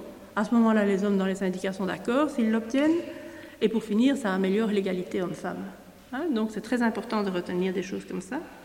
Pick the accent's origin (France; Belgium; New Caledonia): Belgium; ou chez nous, en Belgique, ça commence à 3 ans, avec les jardins d'enfants